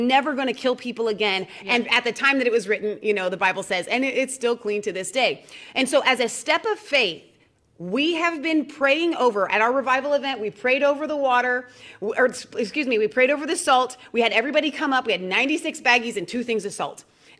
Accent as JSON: {"language": "English", "region": "Ohio", "country": "United States", "said": "Now, we're from Ohio, and Ohio State motto is"}